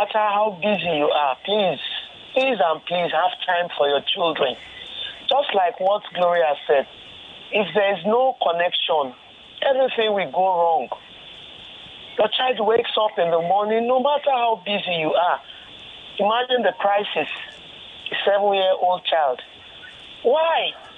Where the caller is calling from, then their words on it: Apapa, Lagos, Nigeria; I'm calling from Apapa.